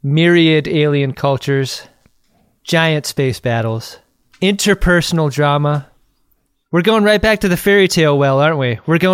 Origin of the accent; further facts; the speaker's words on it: Ireland; I'm Irish, and my people have fought for a long time against this fucking stereotype.